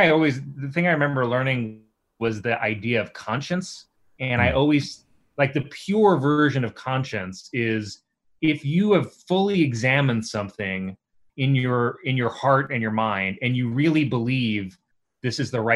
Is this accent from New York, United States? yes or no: yes; Staten Island, New York, United States; It's very Staten Island. I mean, it's like yeah. Born and bred in Staten Island.